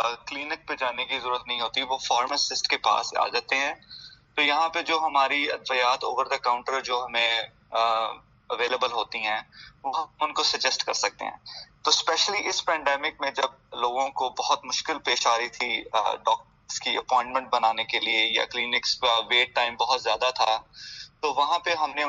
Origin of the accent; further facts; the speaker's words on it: Pakistan; now in United States; میں پاکستان سے آیا ہوں